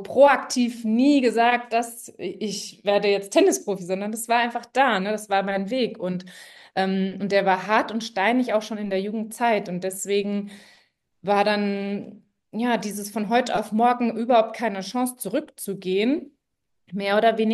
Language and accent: German; Marburg, Hesse, Germany; moved away as an adult; Und dann habe ich meine Sachen gepackt in Hessen. Ich komme ja ursprünglich aus Marburg und habe mir in München mein Studium gesucht